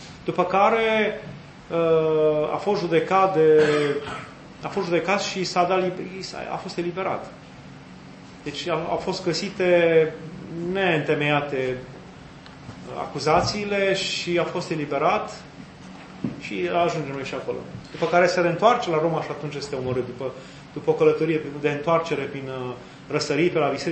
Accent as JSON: {"language": "Romanian", "region": "Hunedoara County", "country": "Romania", "said": "pentru că eram din Valea Jiului, știți?"}